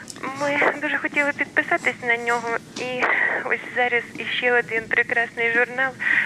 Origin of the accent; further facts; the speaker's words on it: Kyiv, Ukraine; Я дуже... Ми кияни.